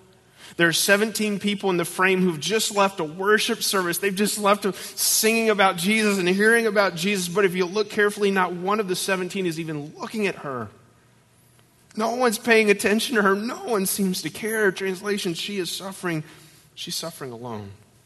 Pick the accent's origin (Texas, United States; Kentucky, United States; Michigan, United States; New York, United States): Kentucky, United States; Lexington; rash of suicides in Lexington where I live, A decade ago, I started standing on a street corner in my hometown with this sign that just says, free hugs.